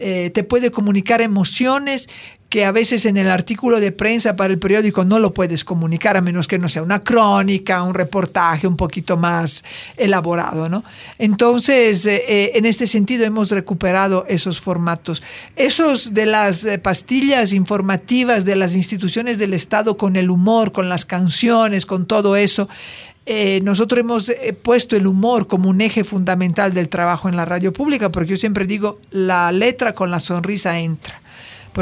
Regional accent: Italy; Spanish is a second language; Yo crecí escuchando en Italia las radionovelas, los clásicos de la literatura hecho en la radio

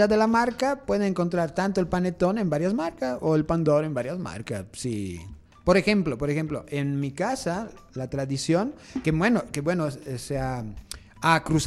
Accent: Cremona, Lombardy, Italy; nosotros que somos de Cremona...

